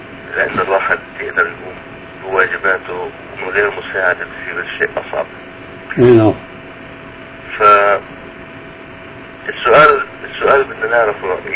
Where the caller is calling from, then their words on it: United States; انا بتكلم معك من امريكا.